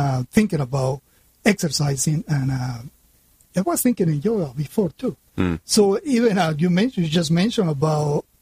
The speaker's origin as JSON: {"language": "English", "town": "Quito", "region": "Pichincha", "country": "Ecuador", "said": "From Ecuador, Quito, Ecuador."}